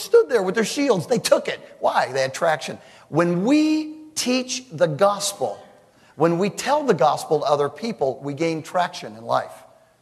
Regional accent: California, United States; I grew up in California.

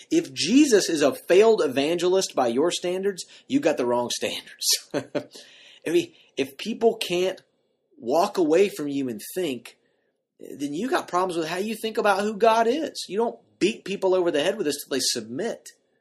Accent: the Carolinas, United States; I mean, I grew up in the Carolinas.

